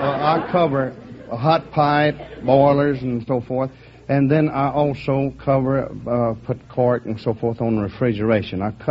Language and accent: English; Texas, United States